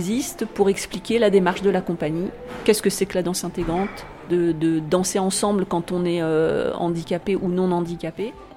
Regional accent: Réunion, France; ça fait une dizaine d'années que j'habite maintenant dans le Vercors, et avant ça j'ai grandi à La Réunion

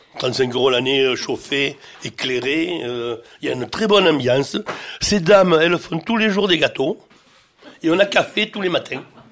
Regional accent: South, France; moved away as an adult; Je suis du Sud. Je me suis expatrié dans cette région parce que ma femme est d'ici.

